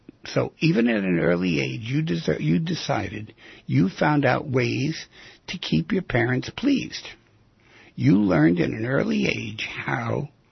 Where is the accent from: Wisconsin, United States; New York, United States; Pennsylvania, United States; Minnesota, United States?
New York, United States; New York City; I grew up down there in the Lower East Side of Manhattan when this stuff was going on without the dancing.